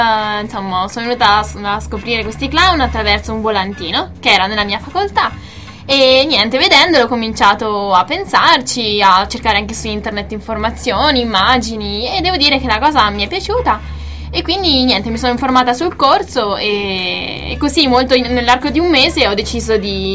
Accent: Japan; No, no, non vabbè, sono giapponese.

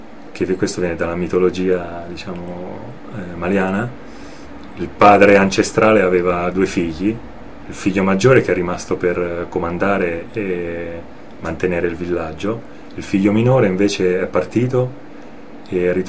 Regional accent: Perugia, Umbria, Italy; sono perugino, sì, ho vissuto all'estero 13 anni

